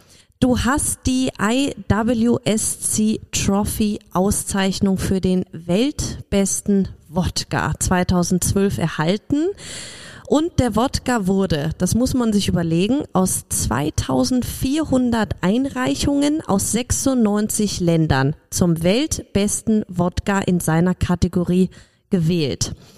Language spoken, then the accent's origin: German; Cologne, North Rhine-Westphalia, Germany; born there; als gebürtige Kölnerin